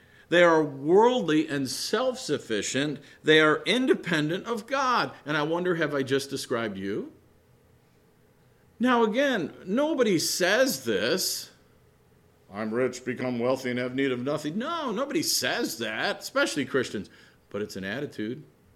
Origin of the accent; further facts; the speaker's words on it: United States; I'm rich, I've become wealthy, I have need of nothing, I'm an American